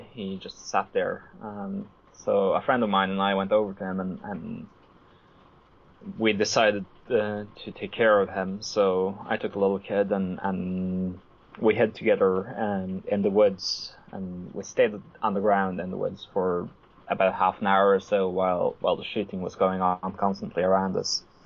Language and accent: English; Oslo, Norway; there had been explosion in Oslo, which is my hometown